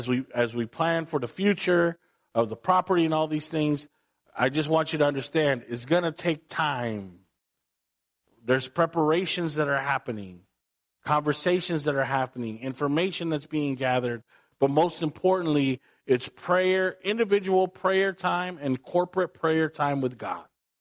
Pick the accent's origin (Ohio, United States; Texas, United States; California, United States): California, United States; San Jose; You know I'm from Eastside San Jose.